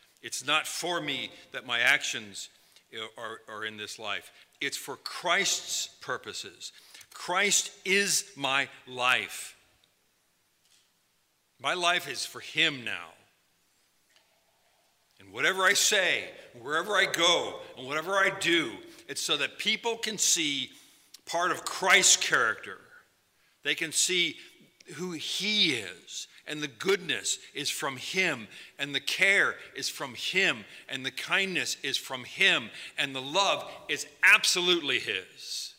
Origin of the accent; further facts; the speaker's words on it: United States; realizing that I'm an American in a foreign country